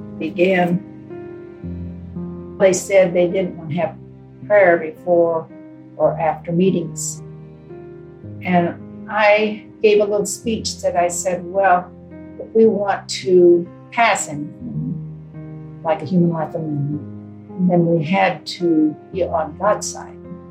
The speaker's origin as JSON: {"language": "English", "town": "Denver", "region": "Colorado", "country": "United States", "tie": "born there", "said": "I was born in Denver, Colorado, March 10th, 1930."}